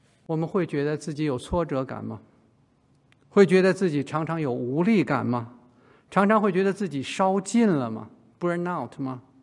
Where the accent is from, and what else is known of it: China; born or raised there